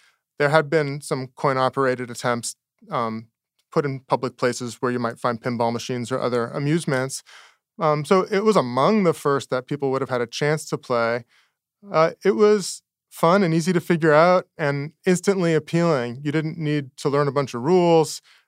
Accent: Toronto, Ontario, Canada; the arcade cabinets that were in a convenience store near where I grew up in Toronto. So a few blocks from home, I could ride my bike there

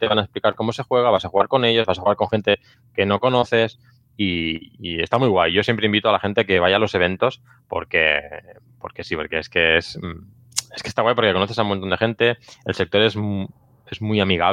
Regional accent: Barcelona, Catalonia, Spain; yo soy de Barcelona, pues en Barcelona hay algunas asociaciones

